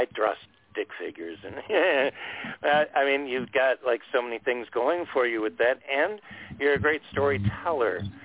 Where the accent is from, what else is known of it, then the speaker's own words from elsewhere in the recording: Anaheim, California, United States; now in Sacramento, United States; I moved up to Sacramento from Orange County, California, Anaheim